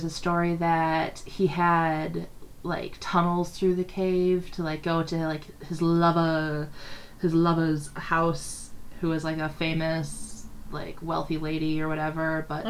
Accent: United States; Well, things that you pronounce correctly might, to me, not sound correctly because I'm American.

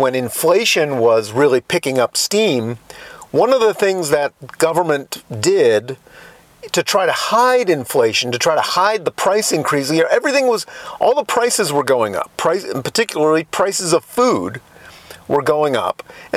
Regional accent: Brooklyn, New York, United States; born there; now in Virginia, United States; I consider myself a Virginian. Even though I was born in Brooklyn, New York, I live in Virginia now.

